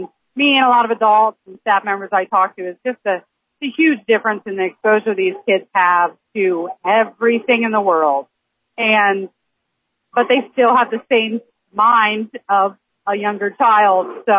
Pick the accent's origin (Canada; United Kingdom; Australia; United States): United States; St. Mary's; I grew up in St. Mary's, graduated in St. Mary's in 2009, been around here besides when I went off to college.